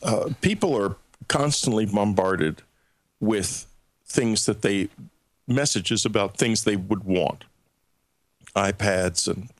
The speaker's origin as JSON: {"language": "English", "region": "Texas", "country": "United States", "said": "I've known Rick Perry's, being a Texan, I've known Rick Perry's political career for years"}